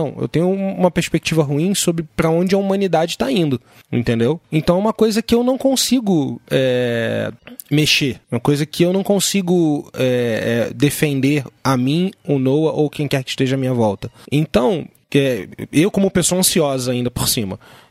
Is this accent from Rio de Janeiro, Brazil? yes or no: yes; Rio de Janeiro, Brazil; como carioca